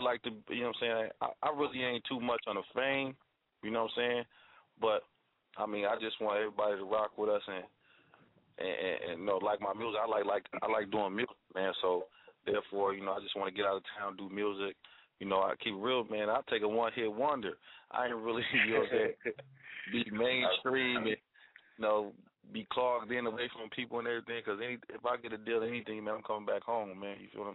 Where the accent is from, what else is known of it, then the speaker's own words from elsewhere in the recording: Minnesota, United States; Yeah, born and raised in Minnesota.